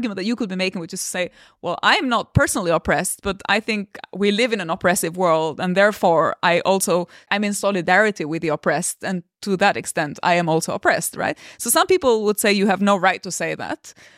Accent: Albania; English is a second language; I could have been born in a different family, but I also, you know, I come from Albania, so I constantly think about my fellow Albanian youngsters, my schoolmates.

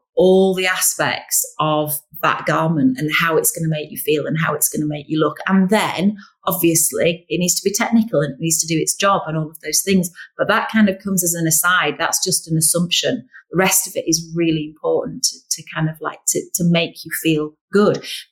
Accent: Yorkshire and the Humber, United Kingdom; originally because we're from Yorkshire.

